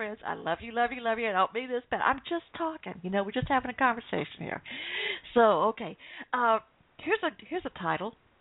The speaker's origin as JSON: {"language": "English", "region": "the South", "country": "United States", "tie": "born or raised there", "said": "You know, with me, it's more like I was born in the South and raised"}